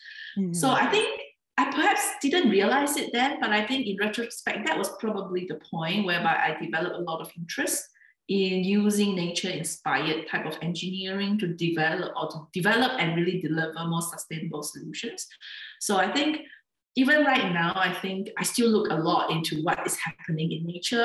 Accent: Singapore; I come from Singapore, there is very little agriculture.

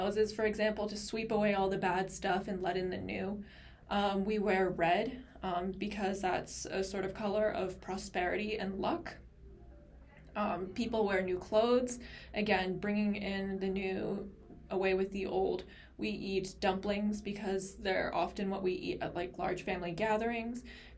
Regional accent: United States; born there; And I was born in the United States, and obviously there's a little bit of like mixing that has to go on between like being raised in a Western country

